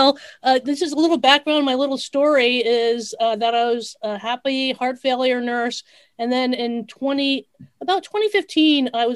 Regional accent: New York, United States; No, actually, I grew up in New York. Right near White Plains.

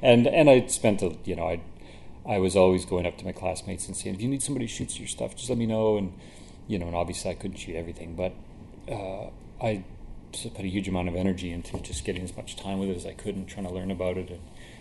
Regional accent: Alberta, Canada; also born or lived in Winnipeg; lived most of my life in Alberta.

